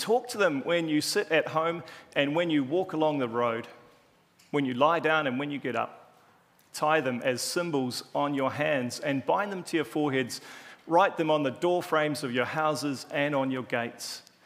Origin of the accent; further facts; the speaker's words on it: New Zealand; accent: Kiwi; in my Kiwi accent